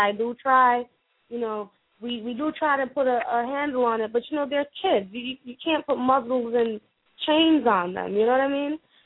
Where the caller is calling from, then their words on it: Stamford, Connecticut, United States; No, Stamford, Connecticut.